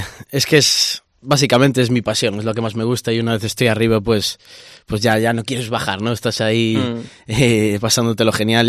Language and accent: Spanish; Galicia, Spain; aquí en Galicia, en mi tierra.